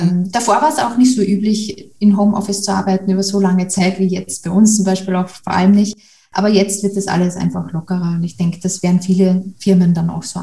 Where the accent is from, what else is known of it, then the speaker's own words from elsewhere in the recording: Austria; Ich komme ja aus Österreich